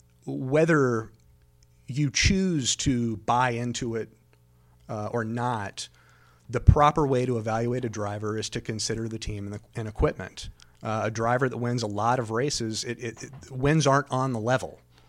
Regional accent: Daytona Beach, Florida, United States; also born or lived in Talladega; I was born in Talladega, raised in Daytona. So very, very knowledgeable about the sport.

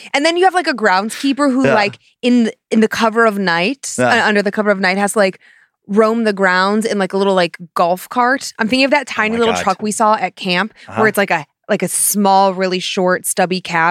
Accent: Seattle, Washington, United States; I am from the Seattle area.

